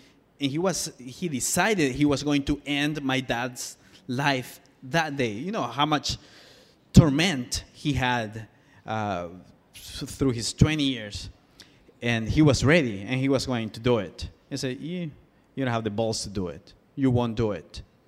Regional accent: El Salvador; now in United States; And I am from El Salvador originally

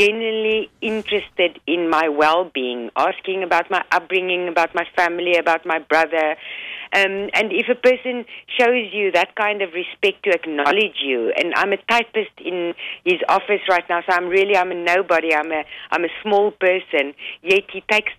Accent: South Africa; Growing up in South Africa, we never questioned our own belief system.

